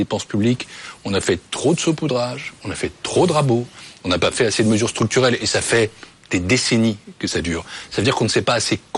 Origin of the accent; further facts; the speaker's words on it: France; Et je suis français, européen, mais français